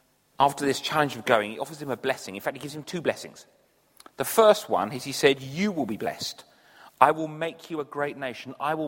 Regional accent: Crowborough, South East England, United Kingdom; Trouble is, when you say we're from Crowborough, it goes, where? And you say, south of Tunbridge Wells.

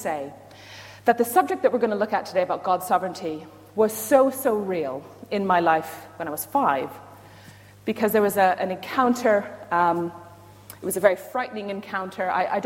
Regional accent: Saskatoon, Saskatchewan, Canada; but I grew up in Saskatchewan, Saskatoon, Saskatchewan.

